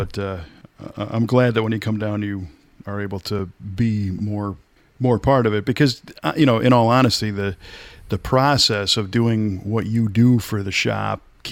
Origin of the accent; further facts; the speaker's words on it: Chicago, Illinois, United States; I grew up in the Chicago area.